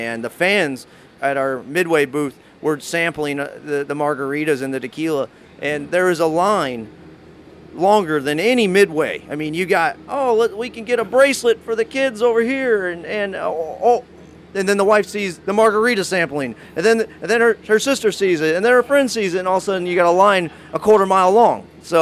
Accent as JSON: {"language": "English", "region": "Indiana", "country": "United States", "tie": "born or raised there", "moved": "yes", "lives_now": "Illinois, United States", "said": "I'm a Hoosier, born and raised in Indiana, moved to Illinois."}